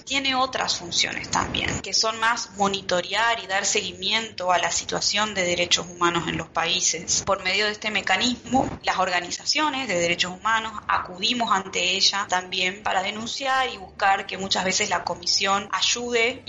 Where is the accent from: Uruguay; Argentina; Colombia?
Argentina; now in Washington D.C., United States; Soy argentina, soy abogada, actualmente vivo en Washington D.C.